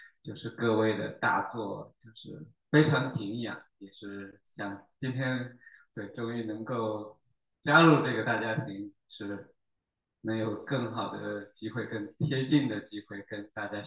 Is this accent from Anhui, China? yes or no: yes; Anhui, China; now in Washington, United States; 大家好，我是安徽人，那个也是理科生，就是也来华府很多年了